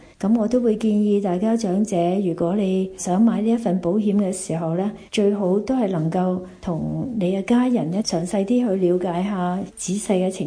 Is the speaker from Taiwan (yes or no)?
no; Hong Kong; 我们香港的人均寿命越来越长